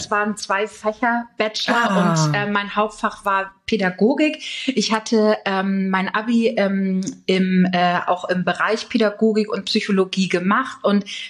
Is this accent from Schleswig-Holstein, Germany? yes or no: yes; Schleswig-Holstein, Germany; Ich komme aus Schleswig-Holstein und bin Hochzeits- und Eventsängerin.